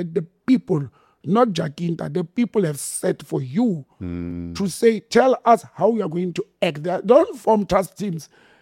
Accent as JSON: {"language": "English", "country": "South Africa", "said": "I, as a South African, don't want to see political heads because they lie to people."}